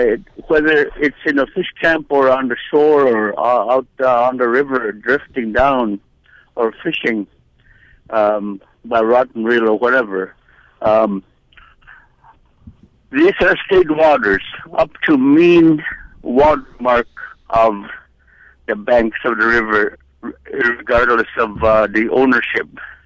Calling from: Fish Camp, California, United States; I'm calling from Fish Camp.

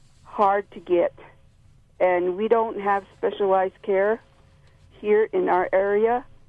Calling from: Taos Pueblo, New Mexico, United States; I'm calling from Taos Pueblo Reservation

